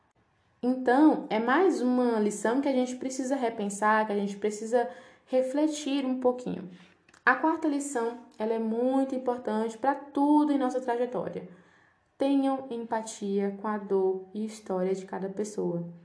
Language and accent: Portuguese; Bahia, Brazil; eu sou da Bahia. E quando eu cheguei em Rio Preto para fazer faculdade, em São Paulo